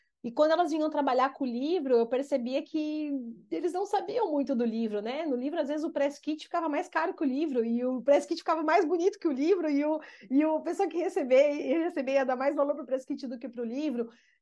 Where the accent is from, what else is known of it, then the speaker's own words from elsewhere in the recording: São Paulo, Brazil; now in Santa Catarina, Brazil; me formei em jornalismo em Santa Catarina, onde eu voltei a morar agora. Meus pais eram para cá, né? Eu sou paulistano, meus pais eram para Santa Catarina. E depois eu quis voltar para São Paulo.